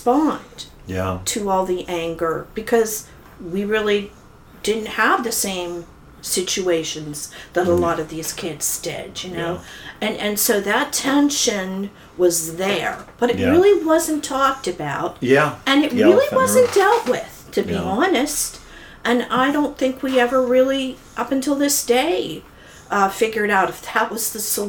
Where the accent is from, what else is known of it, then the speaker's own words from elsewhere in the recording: Pittsburgh, Pennsylvania, United States; when I was growing up in Highland Park, they decided they wanted to bus kids in from East Liberty and other surrounding neighborhoods to be more diverse, racially balanced.